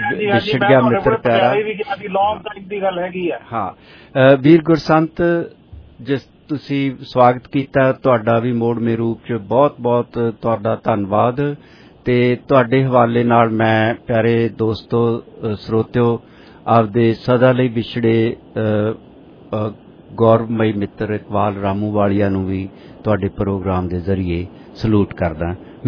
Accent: Punjab, India; ਮੇਰਾ ਪਿੰਡ ਤਹਿਸੀਲ ਬਰਨਾਲਾ ਜ਼ਿਲ੍ਹਾ ਸੰਗਰੂਰ ਚ ਹੈ।

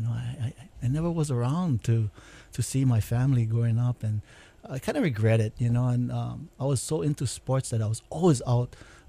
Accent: Honolulu, Hawaii, United States; I grew up in Palolo Valley, born and raised there. And then when I graduated from high school, then I moved out of there.

